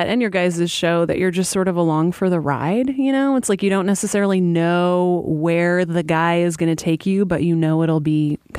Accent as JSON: {"language": "English", "region": "Alaska", "country": "United States", "tie": "born or raised there", "moved": "yes", "lives_now": "Chicago, United States", "said": "I grew up in Alaska and I moved here and I was like, what is with this?"}